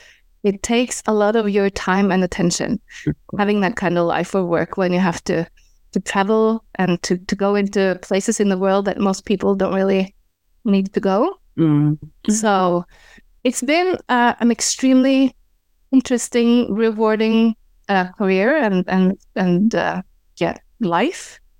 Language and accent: English; Norway; English is a second language; Mm-hmm. I'm from Norway. I'm in Norway right now.